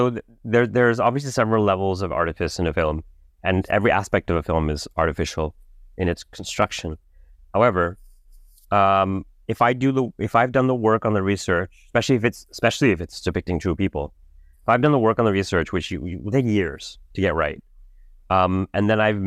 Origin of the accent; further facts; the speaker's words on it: Canada; as a Canadian, I feel I'm very lucky to be a Canadian